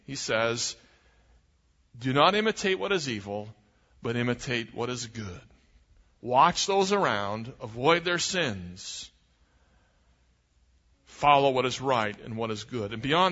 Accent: Pennsylvania, United States; born there; I was born in Pennsylvania, beautiful state with no mountains at all.

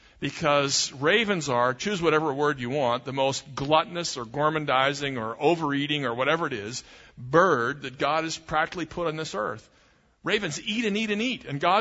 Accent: Pennsylvania, United States; born there; I was born in Pennsylvania, beautiful state with no mountains at all.

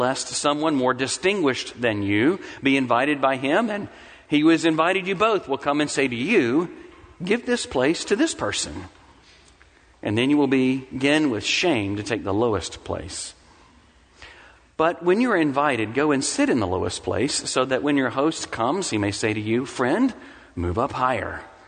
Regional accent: Mississippi, United States; Maybe a little bit like when I grew up in Mississippi, and my grandmother, who lived three doors down from the church, would have a fried chicken dinner every single Sunday.

